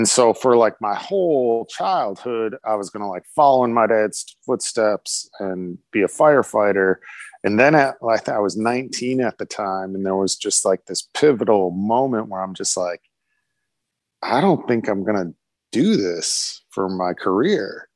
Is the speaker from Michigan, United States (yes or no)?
yes; Warren, Michigan, United States; Yeah, I grew up in Warren.